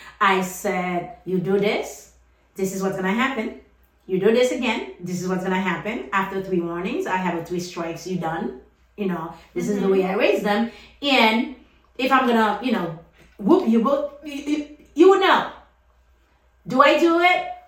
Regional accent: Haiti; English is a second language; like we used to do growing up in Haiti, and people go cook for you and doing your laundries and doing everything for you.

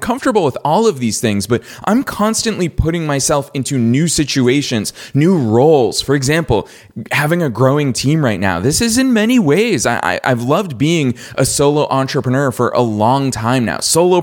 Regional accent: Boston, Massachusetts, United States; I grew up in Boston, I went to college in Boston, I started my first two businesses in Boston

